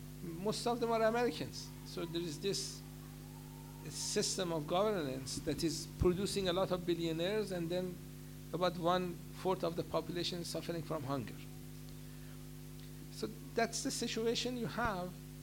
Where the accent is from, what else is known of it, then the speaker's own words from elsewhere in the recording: Iran; And she knew I'm from Iran, so sometimes she would come and talk to me.